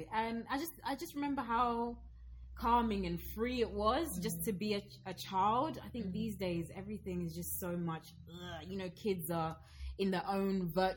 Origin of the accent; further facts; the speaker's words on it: Zambia; accent: Zambian; So like before, obviously I had a Zambian accent, and I still tell people now, like, I still have a Zambian accent